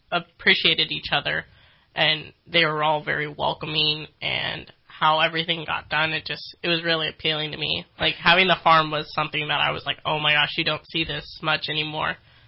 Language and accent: English; Orland, California, United States; I'm from Orland, so I'm about an hour south.